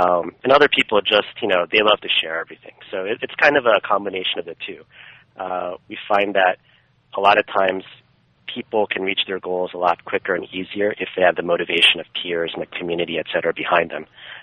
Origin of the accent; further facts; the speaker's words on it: Cleveland, Ohio, United States; Yeah, I grew up in Cleveland